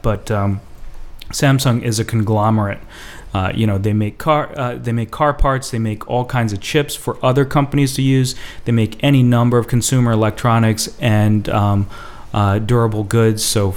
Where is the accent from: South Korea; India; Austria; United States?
South Korea; I grew up in Korea